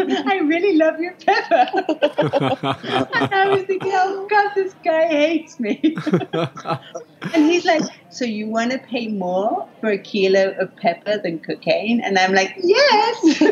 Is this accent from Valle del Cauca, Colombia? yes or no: no; Amazonas, Colombia; yo crecí aquí en el Amazonas